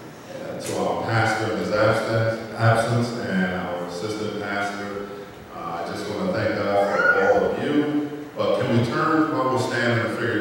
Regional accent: Brooklyn, New York, United States; she's mentioned that I'm from Brooklyn, and it's an old street thing, and I'm going to bring it up.

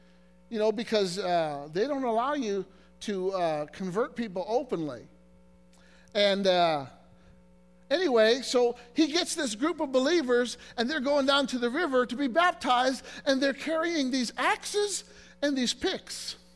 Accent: Illinois, United States; You know, years ago, when I was growing up in Illinois, friends of mine and I, we would go to this ceramic place

